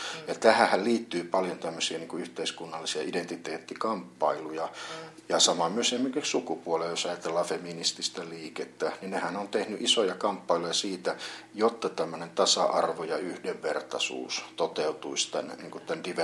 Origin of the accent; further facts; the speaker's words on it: Jyväskylä, Central Finland, Finland; jyväskyläläisyys, olen syntynyt Jyväskylässä, mitä se mulle ja asunut täällä koko ikäni, mitä se mulle merkitsee. Toisaalta sitten mä olen mies, akateemisesti koulutettu, tietyn ikäinen, eli keski-ikä